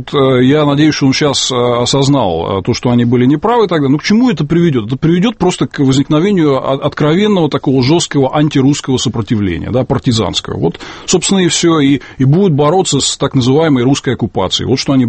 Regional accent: Moscow, Russia; мы, москвичи

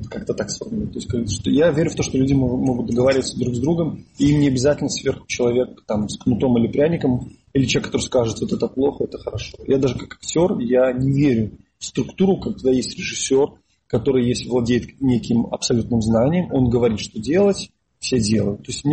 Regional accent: Belarus; Наши, вот я просто говорю, белорусы – это топчик нации сейчас.

